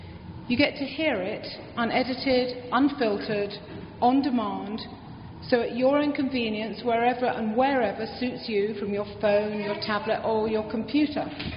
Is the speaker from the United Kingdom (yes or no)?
yes; United Kingdom; accent: British; now in Buffalo, United States; Although I've been in Buffalo 20 years or so, I'm told that my British accent remains pretty strong.